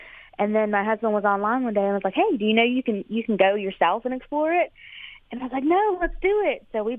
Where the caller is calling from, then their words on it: Suffolk, Virginia, United States; Suffolk, Virginia.